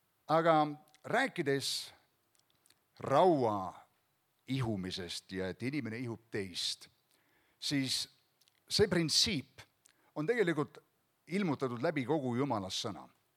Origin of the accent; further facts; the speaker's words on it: Uulu, Pärnu County, Estonia; Mina kasvasin üles väikses külas Uulus, seal Pärnu lähedal, väikses koolis käisin.